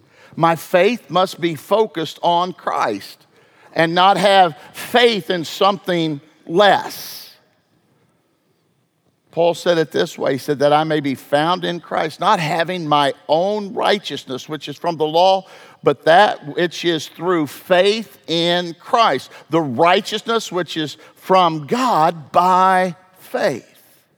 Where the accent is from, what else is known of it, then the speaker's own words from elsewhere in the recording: Wisconsin, United States; And we're from Wisconsin, and they're from Minnesota.